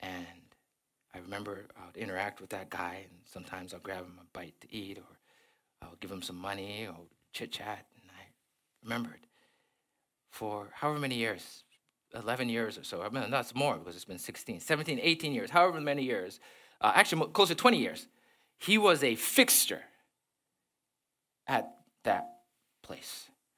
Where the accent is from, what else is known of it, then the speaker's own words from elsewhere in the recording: Zambia; A friend of mine I grew up in Zambia with got brain cancer